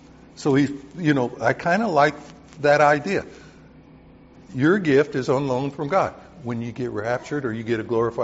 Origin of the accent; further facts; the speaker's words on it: Southern US, United States; now I can say this because I grew up in the South.